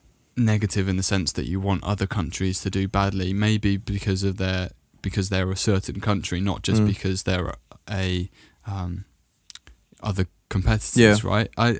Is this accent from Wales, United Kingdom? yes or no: yes; Wales, United Kingdom; And being both Welsh, he was sort of our, you know, biggest asset really in the Welsh football team.